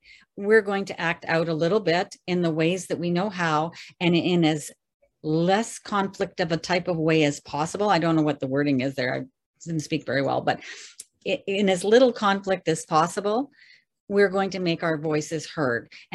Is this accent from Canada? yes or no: yes; Canada; you know, I'm from Canada.